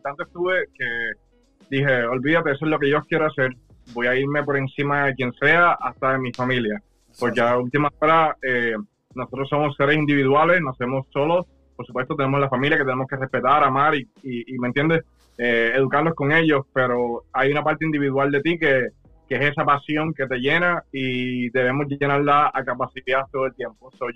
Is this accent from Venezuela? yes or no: no; Juncos, Puerto Rico; Yo crecí y empecé en Valenciano, en Juncos, en una escuela pública llamada Pedro Rivera Molina.